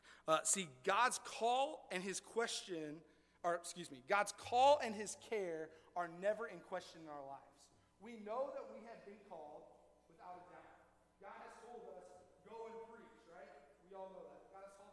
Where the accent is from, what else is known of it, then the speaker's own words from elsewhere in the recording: Rio, Indiana, United States; I'm from Rio, which I don't know if you guys know, Rio, Indiana, somewhere before Wayne.